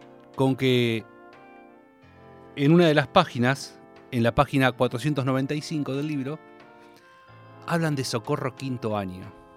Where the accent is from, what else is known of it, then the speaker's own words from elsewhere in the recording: Bahía Blanca, Buenos Aires Province, Argentina; de mi ciudad natal, Bahía Blanca, cuando en 1990